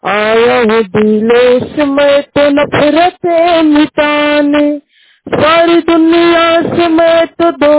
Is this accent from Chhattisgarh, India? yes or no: yes; Amandula, Chhattisgarh, India; ग्राम आमंदुला छत्तीसगढ़ जंजगीर के रहने वाला हूँ।